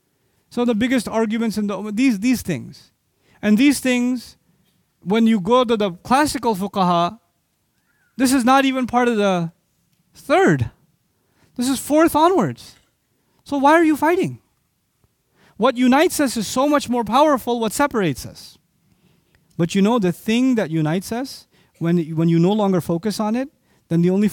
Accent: Pakistan; I'm from Pakistan too.

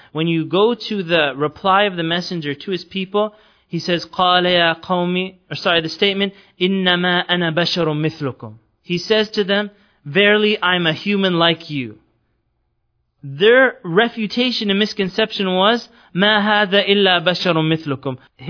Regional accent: Canada; we're Canadian, so we didn't even have a problem with that.

